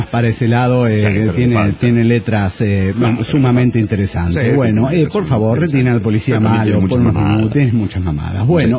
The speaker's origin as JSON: {"language": "Spanish", "region": "New York", "country": "United States", "tie": "born or raised there", "said": "Yo crecí en New York, cuando la famosa … estaba a full."}